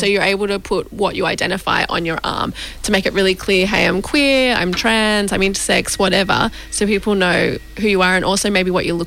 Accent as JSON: {"language": "English", "town": "Canberra", "region": "Australian Capital Territory", "country": "Australia", "tie": "born or raised there", "said": "I grew up in Canberra and I've been like a colourful person and I never really fit in."}